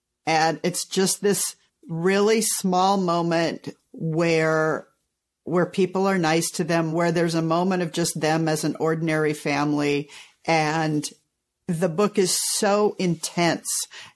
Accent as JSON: {"language": "English", "region": "California", "country": "United States", "tie": "born or raised there", "said": "So I grew up in California in the 60s. And at the time, the air was so bad in California that we would have air drills."}